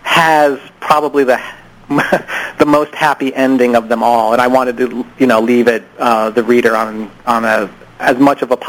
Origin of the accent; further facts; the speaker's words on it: Pittsburgh, Pennsylvania, United States; moved away as an adult; also born or lived in New York City; I grew up in Pittsburgh, and I based a lot of these characters on people that I would have known.